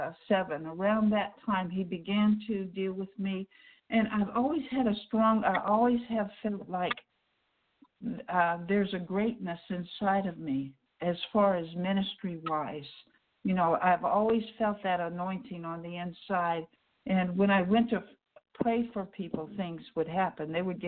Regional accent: Illinois, United States; And I said, I'd rather, even though I'm from Illinois, I'd rather be in Alabama with my sisters rather than in Illinois with my brothers.

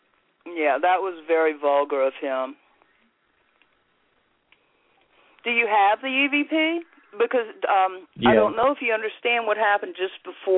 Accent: New Orleans, Louisiana, United States; I'm from New Orleans. I'm from the North Shore, actually.

